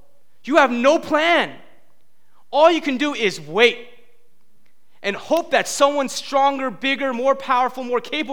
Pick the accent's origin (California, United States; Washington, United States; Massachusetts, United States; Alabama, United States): California, United States; San Francisco; now in Oakland, United States; I grew up in San Francisco, then moved out to the East Bay.